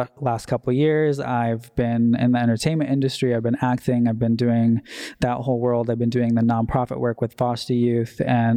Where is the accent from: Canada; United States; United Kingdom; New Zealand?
United States; Detroit, Michigan; moved away as an adult; now in California, United States; So I came out from Detroit, Michigan. I left right after graduation and emancipating from foster care.